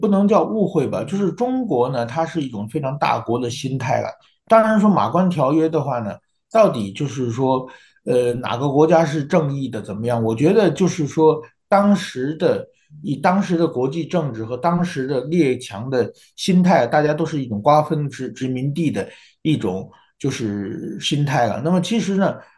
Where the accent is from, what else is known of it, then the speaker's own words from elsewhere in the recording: Taiwan; 我觉得作为台湾人去看一看这些历史的故迹